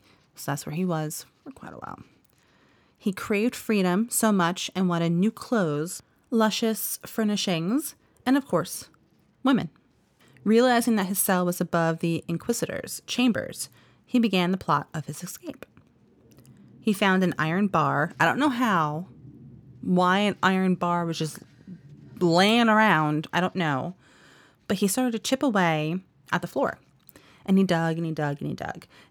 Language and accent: English; New Jersey, United States; Sorry, I'm from Jersey. It's all A's. It's hard A's.